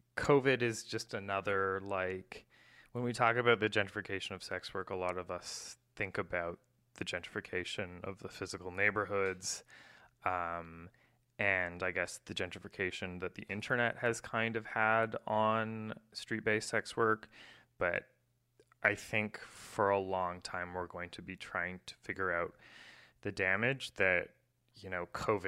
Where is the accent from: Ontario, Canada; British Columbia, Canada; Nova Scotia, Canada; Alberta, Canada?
British Columbia, Canada; Vancouver; I'm from Vancouver. The same story happened in Vancouver in over different years.